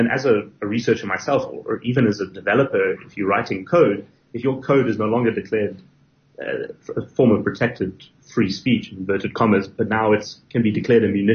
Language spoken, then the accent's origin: English; South Africa; as a South African citizen, I want the South African law enforcement or intelligence agencies to be able to do their mission.